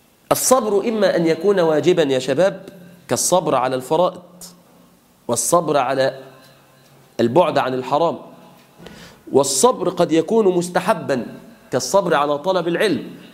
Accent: Egypt; احنا من مفاخرنا كمصريين

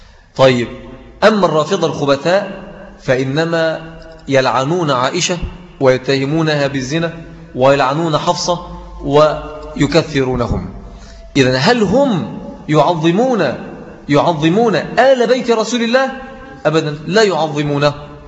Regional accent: Egypt; يعني لو النبي عندنا في مصر بقى كنا عملنا له مولد وعيد وبسطناه.

